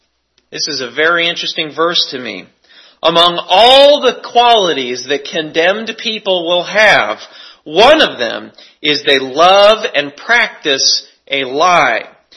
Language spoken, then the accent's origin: English; Kansas City, United States; I grew up in the Kansas City area. I became a Chiefs fan.